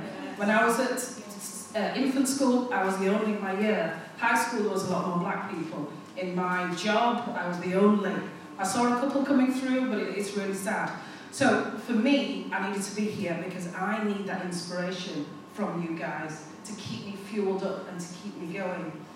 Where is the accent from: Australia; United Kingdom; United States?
United Kingdom; Huddersfield, Yorkshire and the Humber; I'm a housing solicitor, and I'm from the north, I'm from Huddersfield.